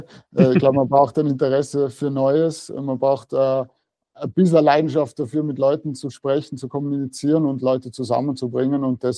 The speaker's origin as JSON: {"language": "German", "region": "Vorarlberg", "country": "Austria", "tie": "born or raised there", "also_born_or_lived": "Vienna", "said": "als ich wieder aus Wien zurück in meine Heimat nach Vorarlberg gekommen bin"}